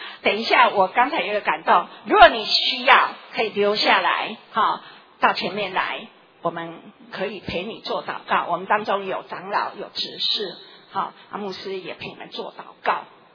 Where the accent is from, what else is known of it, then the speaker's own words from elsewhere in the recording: Donggang, Pingtung County, Taiwan; 我的故乡在东港